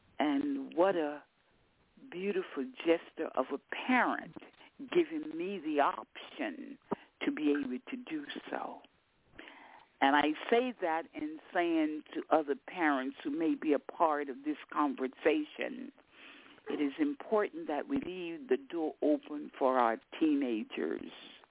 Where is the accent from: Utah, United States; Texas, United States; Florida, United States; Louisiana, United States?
Florida, United States; across the tracks in the deep south, which I grew up in Florida, Gator Girl